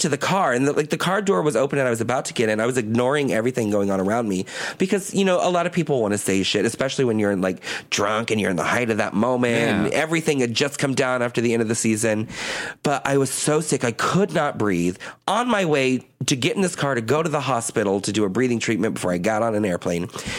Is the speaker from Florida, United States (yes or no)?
yes; Leesburg, Florida, United States; We're from Leesburg, Florida, teeny tiny little town